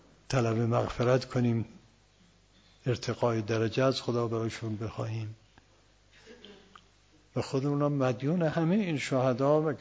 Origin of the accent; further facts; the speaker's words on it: Yazd, Iran; ما یزدی هستیم، متولد یزد و بزرگ شده یزدی هستیم